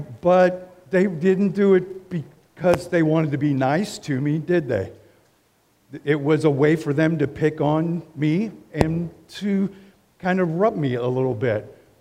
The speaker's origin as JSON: {"language": "English", "town": "Buckystown", "region": "Maryland", "country": "United States", "tie": "born or raised there", "said": "I grew up in Buckystown, Maryland, if anybody knows where Buckystown is, a little south of Frederick."}